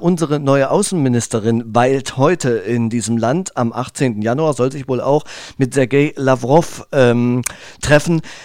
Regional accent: Erfurt, Thuringia, Germany; born there; now in Ilmenau, Germany; ich bin ja in Erfurt geboren und war mit meinen Großeltern im Urlaub immer im Thüringer Wald und als ich 18 war, wollte ich nur eins direkt in den Thüringer Wald ziehen, das habe ich durchgezogen, heute wohne ich in Ilmenau

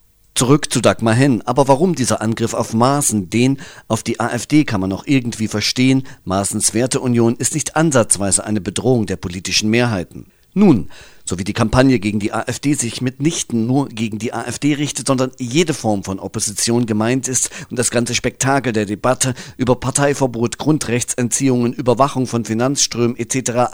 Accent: Thuringia, Germany; ich bin Thüringer

